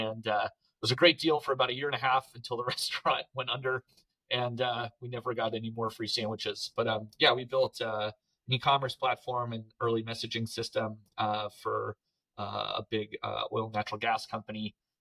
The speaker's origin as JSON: {"language": "English", "region": "Colorado", "country": "United States", "tie": "born or raised there", "said": "I grew up in Colorado, my mother is French, and my father lived in South America. And so I got kind of an international, upbringing"}